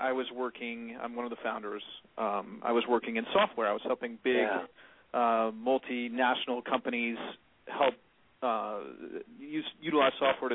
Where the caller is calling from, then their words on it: Atlanta, Georgia, United States; I'm calling from an area of Atlanta called Buckhead.